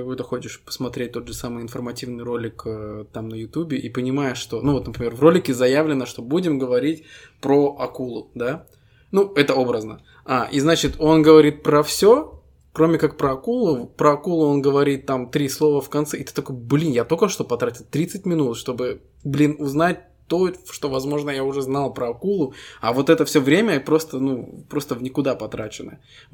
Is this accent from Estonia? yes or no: yes; Kohtla-Järve, Ida-Viru County, Estonia; Даже в Кохло, в моем родном городе, по-моему, катамараны были в этой...